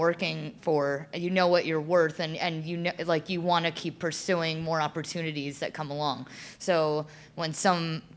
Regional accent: New Jersey, United States; You know, I'm from New Jersey. I didn't know what a co-op was.

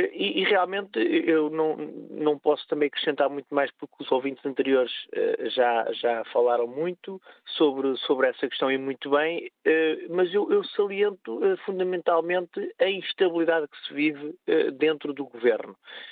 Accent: Portugal; daquilo que conheço como português

